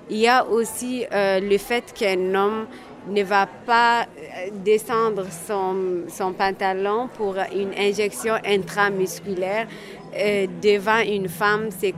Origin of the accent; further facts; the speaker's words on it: Timbuktu, Tombouctou, Mali; je suis Touareg d'origine malienne de Tombouctou. Mais depuis les années 91, je me suis retrouvée hors de mon pays. Donc, j'ai parcouru plusieurs pays, dont la Mauritanie